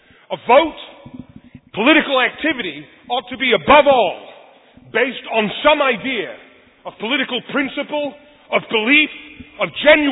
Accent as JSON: {"language": "English", "country": "Egypt", "tie": "born or raised there", "lives_now": "United States", "said": "I grew up in Egypt"}